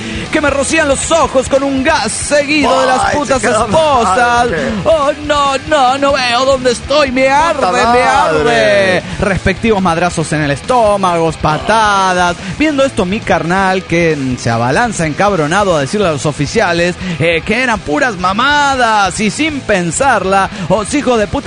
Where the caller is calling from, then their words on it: Álvaro Obregón, Michoacán, Mexico; de Álvaro Obregón, Michoacán, México.